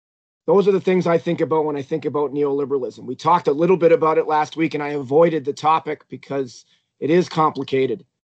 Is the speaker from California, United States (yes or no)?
no; New York, United States; And in New York State, my home state as well, we have a value-added teacher evaluation process.